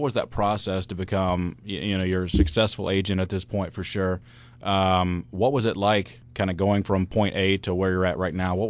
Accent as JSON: {"language": "English", "town": "Augusta", "region": "Georgia", "country": "United States", "tie": "born or raised there", "said": "I grew up in Augusta, and so every year I try to get back there."}